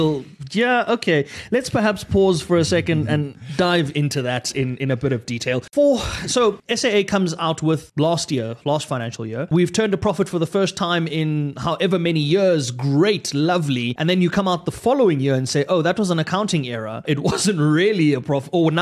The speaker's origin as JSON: {"language": "English", "country": "South Africa", "said": "as a South African living in South Africa"}